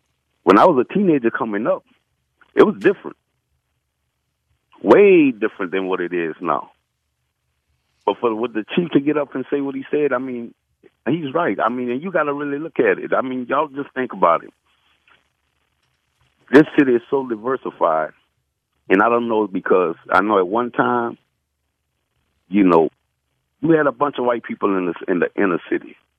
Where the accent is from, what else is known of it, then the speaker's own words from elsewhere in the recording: New Orleans, Louisiana, United States; I'm from New Orleans, but all my friends, Third Ward, Fifth Ward